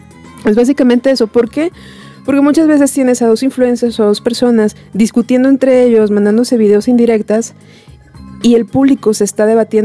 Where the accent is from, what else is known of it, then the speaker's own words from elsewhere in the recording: Mexico; Somos mexicanos.